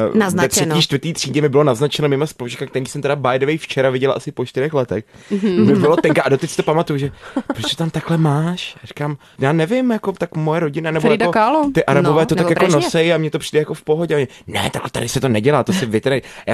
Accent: Prague, Czechia; born there; já jsem rozený Čech, ale já jsem se narodil u Apolináře.

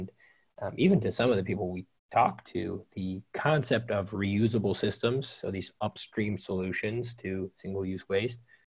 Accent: Maryland, United States; the journey really starts on the farm where I grew up. I think I grew up in Maryland.

